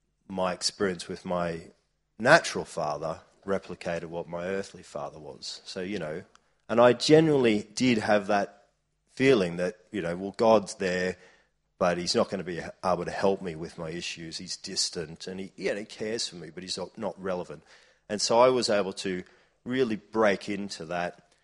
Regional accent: Brisbane, Queensland, Australia; also born or lived in Sydney; we moved to a different city from Sydney to Brisbane so my mum could be back near her family, her relatives.

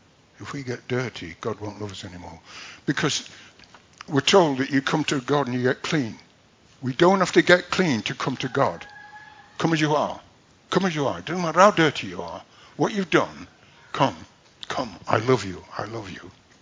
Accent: Doncaster, Yorkshire and the Humber, United Kingdom; Doncaster just happened to be my hometown.

